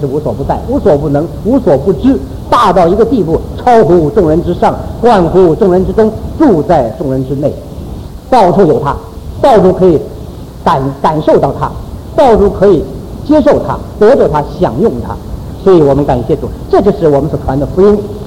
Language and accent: Chinese; China; 就是接受我们中国人讲的天，天接受进来